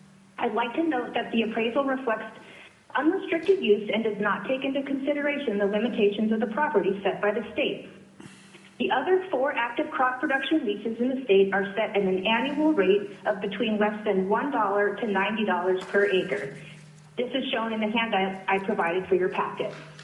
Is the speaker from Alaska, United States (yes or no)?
yes; Alaska, United States; I was born and raised in Alaska and have been farming here for over 2 decades.